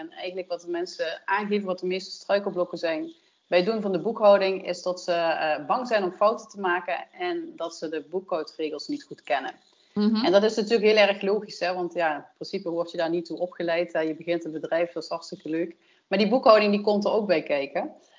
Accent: Limburg, Netherlands; Ik kom uit de buurt van Maastricht.

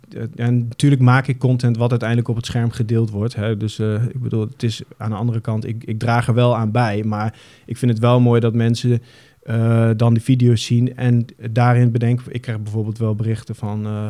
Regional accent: Emmen, Drenthe, Netherlands; also born or lived in Zevenaar; now in Zwolle, Netherlands; Maar ik ben een jongen van de provincies. Ik ben geboren in Zevenaar, opgegroeid in Emmen en ik woon nu in Zwolle.

